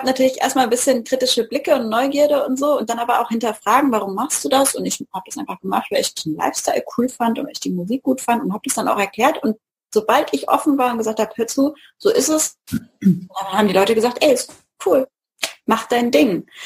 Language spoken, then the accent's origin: German; Baden-Württemberg, Germany; Hier in der Gegend von Mannheim.